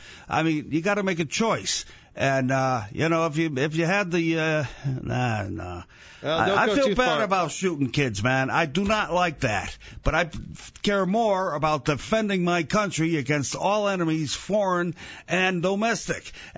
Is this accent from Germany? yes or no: no; Ireland; as an Irishman, it kindles my wrath to the max